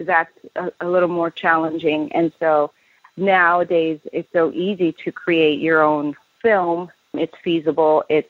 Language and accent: English; Chicago, Illinois, United States; a Latin person growing up in the United States, bilingual.